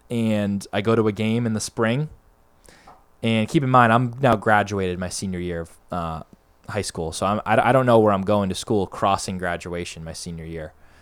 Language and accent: English; North Andover, Massachusetts, United States; You know, I'm from North Andover. Phillips Andover is, you know, 10 minutes from my house.